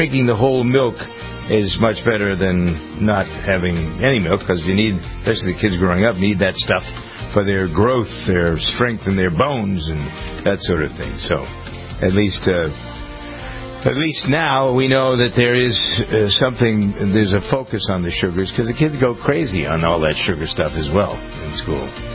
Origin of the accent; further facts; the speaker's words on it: Framingham, Massachusetts, United States; At least that's the way it is here in my hometown of Framingham.